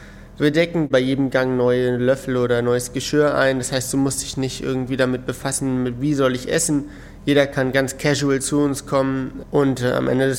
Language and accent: German; Hanover, Lower Saxony, Germany; ich bin 26 Jahre alt, ich komme aus Hannover und arbeite aber in Wernigerode. Das Ganze liegt im Harz